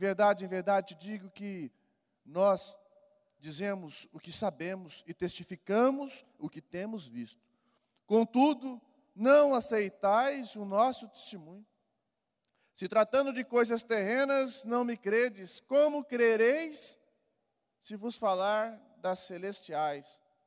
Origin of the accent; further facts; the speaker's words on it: Bauru, São Paulo, Brazil; Eu sou de Bauru, sou um dos pastores lá do Ministério Reconciliar.